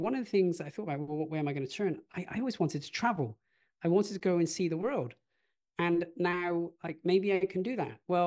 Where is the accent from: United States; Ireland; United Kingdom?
United Kingdom; moved away as an adult; now in Australia; I describe myself as being Brit-Australian. I grew up originally in the UK, and everything was going to plan in the UK.